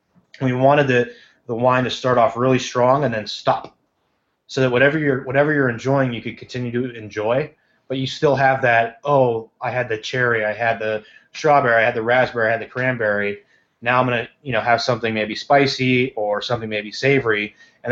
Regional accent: Ohio, United States; it's like calling me a Californian when I'm from Ohio.

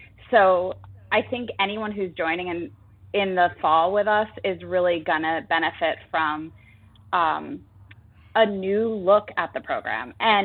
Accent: New England, United States; I'm born and raised in New England, so I'm not too worried about the snow.

